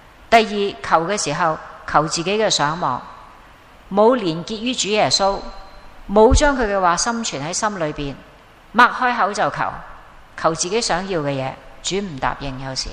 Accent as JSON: {"language": "Chinese", "country": "China", "said": "尤其是我们中国人，始终男性好像有些高一点的地位"}